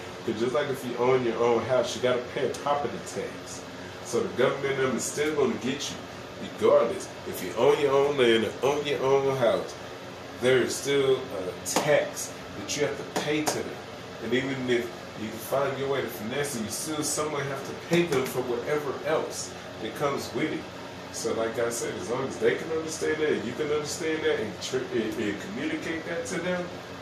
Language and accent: English; Gary, Indiana, United States; now in Texas, United States; I call myself the king of Compass County, Texas, where, you know, I spent the majority of my life, even though I'm originally from Gary